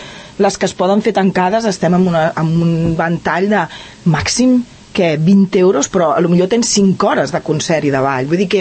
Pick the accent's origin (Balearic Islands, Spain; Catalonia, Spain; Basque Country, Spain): Catalonia, Spain; Granollers; jo sóc de Granollers, saps d'algú?